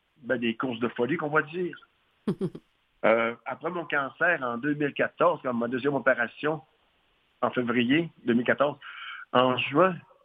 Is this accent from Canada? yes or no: yes; Mashteuiatsh, Quebec, Canada; moved away; D'où ce que je viens de Mashtoyat. Puis, disons, ça fait assez longtemps. Je suis parti de là, ça fait longtemps, mais je viens de là. Mes racines sont toutes là encore.